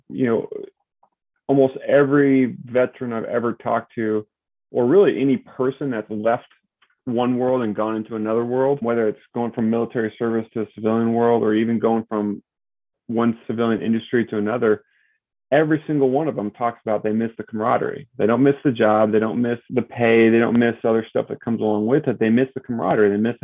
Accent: Arizona, United States; So I'm one of the very few natives of Arizona, born, raised here, went to Arizona State University, met my wife out there

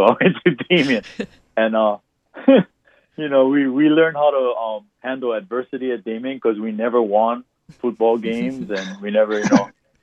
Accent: Kuliouou, Hawaii, United States; Kulio'o was like country. You know, we all kind of knew each other. The whole valley kind of knew who was who.

